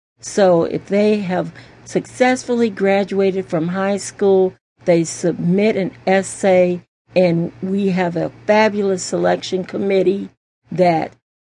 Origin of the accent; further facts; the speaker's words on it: Chicago, Illinois, United States; And I am actually from Chicago. That's where I was born and raised. Came to Virginia for school, VCU.